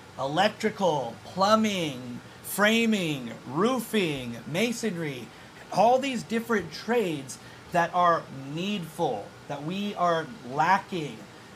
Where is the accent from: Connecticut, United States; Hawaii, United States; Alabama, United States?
Hawaii, United States; Kauai; now in Oahu, United States; For instance, I grew up in Kauai.